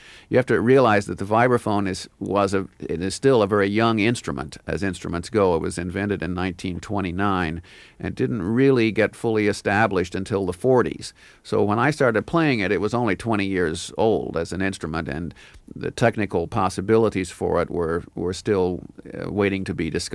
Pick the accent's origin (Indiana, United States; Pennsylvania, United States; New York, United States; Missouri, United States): Indiana, United States; moved away as an adult; I grew up in Indiana, so there weren't a lot of jazz musicians around, and particularly not vibraphone players.